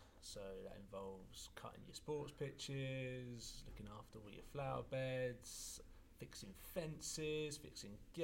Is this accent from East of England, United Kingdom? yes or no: yes; Dunstable, East of England, United Kingdom; So I grew up in Dunstable, which is about a 35-minute drive, and I'm still there today.